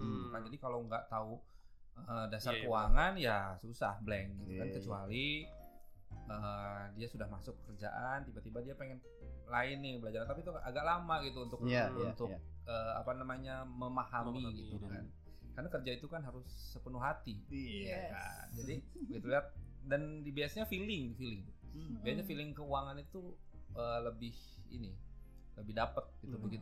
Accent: Cirebon, West Java, Indonesia; born there; saya lahir di Cirebon sebenarnya.

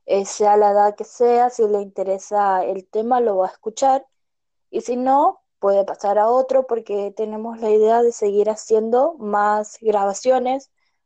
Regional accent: Argentina; porque a pesar de que nosotros somos de Argentina, estamos en un país muy conflictivo

